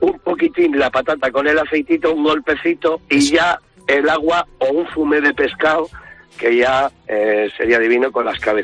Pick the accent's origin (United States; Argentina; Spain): Spain; Bermeo, Basque Country; somos hijos de migrantes extremeños. Entonces, allí existe el día del... Hay mucho bonito en mi pueblo, en Bermeo.